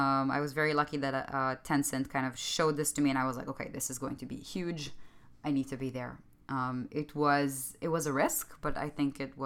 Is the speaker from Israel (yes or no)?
yes; Israel; also born or lived in United Kingdom; now in China; So I'm originally from Israel.